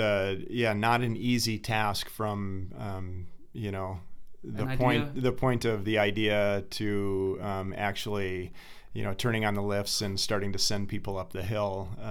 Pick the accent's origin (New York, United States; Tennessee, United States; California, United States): New York, United States; Rochester; also born or lived in Virginia; Well, I was born in Virginia, but grew up in New York and moved to Colorado for college.